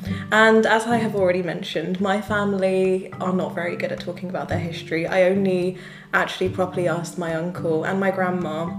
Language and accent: English; Birmingham, West Midlands, United Kingdom; So, like, as people probably know, we are from Birmingham